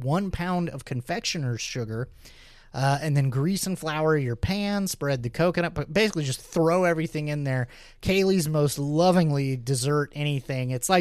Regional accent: New Madrid, Missouri, United States; Earthquake cake, this recipe came from my hometown, New Madrid, Missouri, which survived an earthquake predicted for December 3rd, 1990 that did not occur.

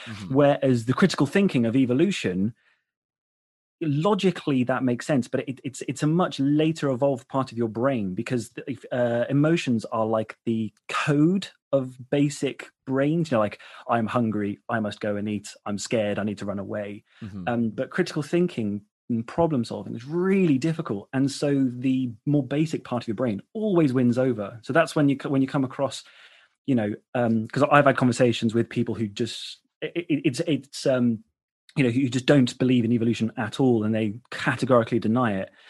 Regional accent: Midlands, United Kingdom; So I grew up in the Midlands in England.

